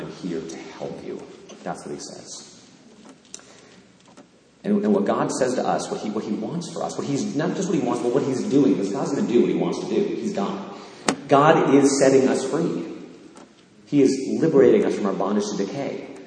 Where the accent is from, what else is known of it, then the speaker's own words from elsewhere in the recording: Canaan, Connecticut, United States; you know, my hometown in Canaan, Connecticut